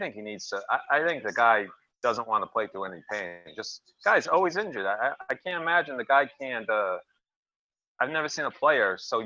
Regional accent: Boston, Massachusetts, United States; But I'm from Boston, so you know

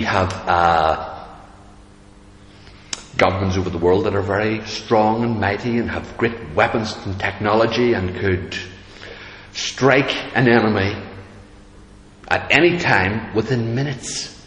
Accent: Northern Ireland, United Kingdom; In Northern Ireland here, we have a problem. It's called being Northern Irish, I suppose.

